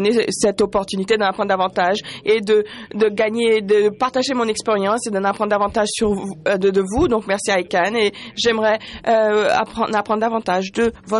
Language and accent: French; Pakistan; French is a second language; Je suis du Pakistan, boursier de Pakistan.